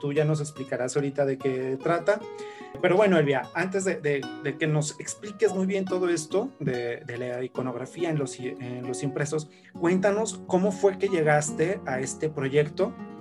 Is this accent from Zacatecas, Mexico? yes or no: yes; Zacatecas, Mexico; soy historiador y soy zacatecano.